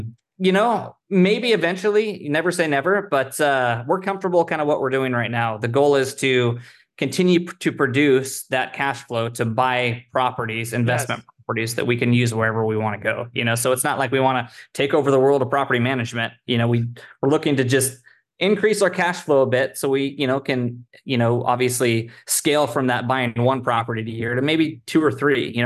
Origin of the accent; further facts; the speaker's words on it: Oregon, United States; I'm from the Oregon coast. So we go there to visit family on somewhat of a regular basis.